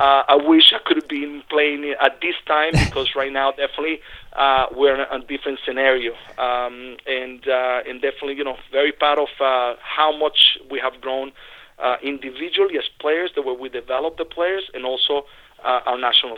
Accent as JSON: {"language": "English", "country": "Venezuela", "tie": "born or raised there", "second_language": "English", "moved": "yes", "said": "as secure as you know, as when I grew up in Venezuela."}